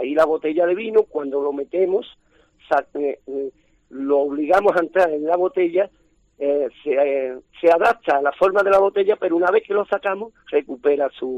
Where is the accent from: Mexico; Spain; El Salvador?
Spain; Jimena de la Frontera, Andalusia; ha llegado a las puertas de Jimena, yo soy de Jimena de la Frontera, y a las puertas de Alcalá